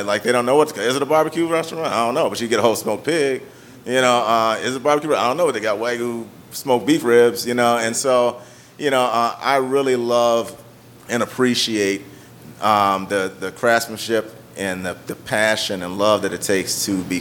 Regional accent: New Orleans, Louisiana, United States; now in Chicago, United States; Well, I grew up in New Orleans. And so I grew up in the South. I've been in Chicago now for 20 years, so I'm one of y'all.

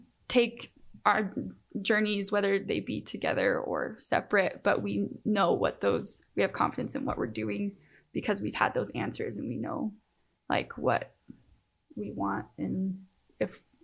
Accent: Alpine, Utah, United States; I grew up in Alpine, Utah. It's very LDS community.

